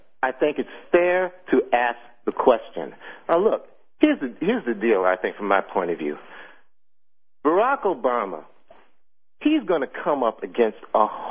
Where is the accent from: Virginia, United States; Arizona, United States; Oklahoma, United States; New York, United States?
New York, United States; from New York.